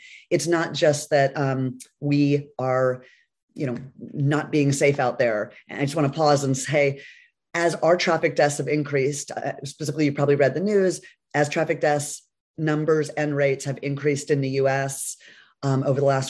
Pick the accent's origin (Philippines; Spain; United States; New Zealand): United States; Jacksonville, Florida; I was born and raised up in Jacksonville, Florida, so not too far away.